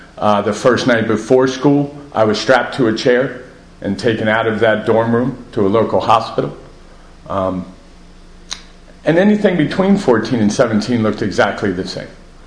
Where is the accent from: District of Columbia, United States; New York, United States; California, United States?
District of Columbia, United States; Washington; I grew up in and around Washington, D.C. This would have been the mid-80s.